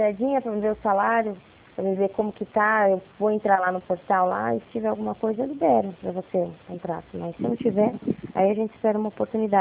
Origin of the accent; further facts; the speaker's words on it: São Paulo, Brazil; Eu sou de São Paulo.